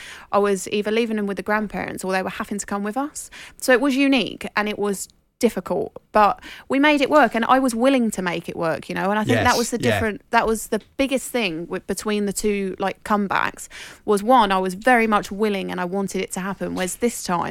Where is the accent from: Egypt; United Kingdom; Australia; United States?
United Kingdom; as British people